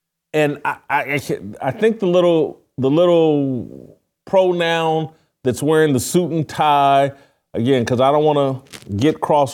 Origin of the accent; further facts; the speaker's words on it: Indianapolis, Indiana, United States; I'm calling it my Indiana Fever, but I'm from Indianapolis. I grew up a Pacer fan